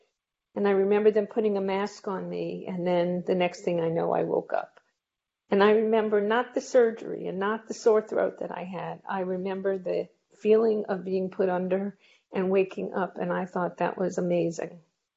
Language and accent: English; Brooklyn, New York, United States; moved away as an adult; also born or lived in Virginia; now in Italy; I currently live in Italy, but I was born in 1950 in Brooklyn, New York, and I lived there until 1992. At that time, I moved to Northern Virginia with my job, and now I currently live in Italy.